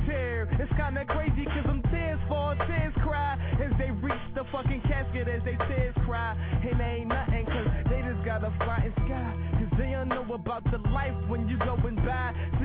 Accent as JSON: {"language": "English", "town": "Philadelphia", "region": "Pennsylvania", "country": "United States", "tie": "born or raised there", "said": "Yo, you don't understand, like, growing up in Philly is one of the worst things, but I'm proud, though. I'm a Philasian."}